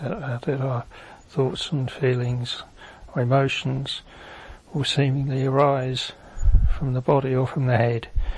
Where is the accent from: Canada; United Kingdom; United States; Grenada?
United Kingdom; England; So being English, then ran off to my little private room upstairs and cried my eyes out for 2 hours